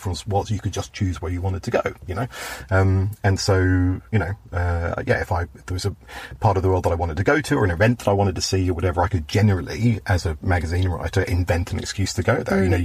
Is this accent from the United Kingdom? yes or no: yes; Belfast, Northern Ireland, United Kingdom; accent: Belfast; now in Reading, United Kingdom; No, my family are all from Belfast, a few from Dublin, but then when my father was we were given a job on the Daily Mail first, and then the Mirror, we left Belfast and moved to the lovely Reading in Berkshire.